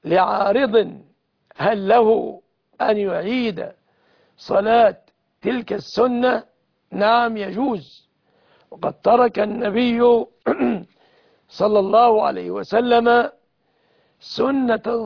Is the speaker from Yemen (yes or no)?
no; Egypt; بلادنا مصر